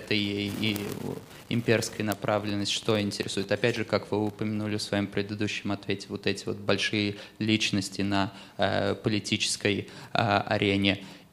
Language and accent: Russian; Estonia; я из Эстонии, как раз вот приехал в Москву налаживать диалог.